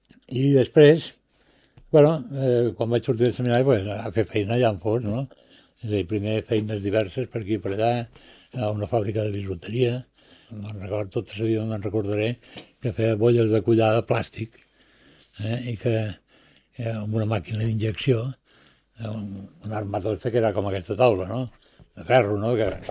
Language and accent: Catalan; Balearic Islands, Spain; also born or lived in Madrid; Jo tota la meva vida s'ha desenvolupat aquí i totalment adaptat a la cultura de Balear, no? I menorquina en general, en particular.